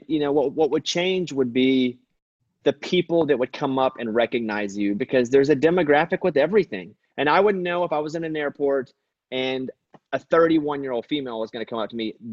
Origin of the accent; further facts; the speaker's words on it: Arkansas, United States; I grew up in Arkansas.